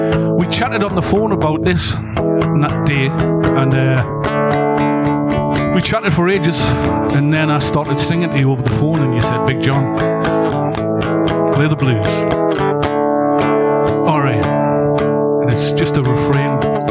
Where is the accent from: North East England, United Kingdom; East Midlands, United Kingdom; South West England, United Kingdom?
North East England, United Kingdom; Newcastle; I'm from Newcastle, you know.